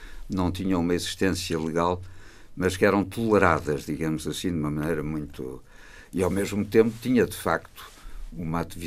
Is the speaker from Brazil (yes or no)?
no; Portugal; moved away as an adult; also born or lived in Brussels / Paris; quando saí de Portugal, com os tais 20 anos, e fui para Bruxelas